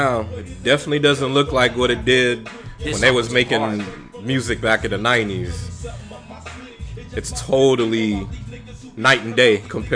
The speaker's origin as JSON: {"language": "English", "town": "San Francisco", "region": "California", "country": "United States", "tie": "born or raised there", "said": "because, you know, I grew up in the Mission."}